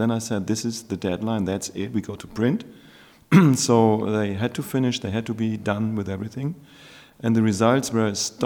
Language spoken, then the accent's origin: English; Hamburg, Germany; I'm from Hamburg, Germany